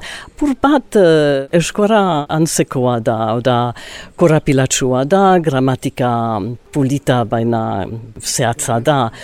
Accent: Ciboure, Nouvelle-Aquitaine, France; Basque is a second language; also born or lived in New York, United States; Eta, New Yorken jaio nintzen, baina txikitan zibururra. Joan nintzen, burasoekin, eta haiek Ziburun bizi ziren, urte asko, amar urte, gutxikora bera, eta Ziburuko eskolara joan nintzen, eta gero Amerikara itzuli ginen, eta gero Londresara joan nintzen

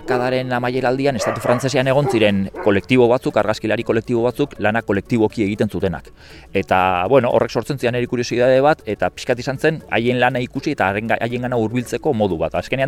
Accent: Hondarribia, Basque Country, Spain; now in Irun, Spain; ni Hondarribikoa naiz, Irunen bizi naiz

